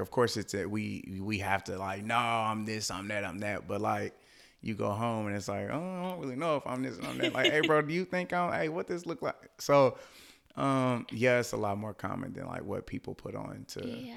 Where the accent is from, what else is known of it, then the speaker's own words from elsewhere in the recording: Texarkana, Texas, United States; accent: country twang; I'm from Texarkana, Texas, which is how me and Devin met. So we were in high school.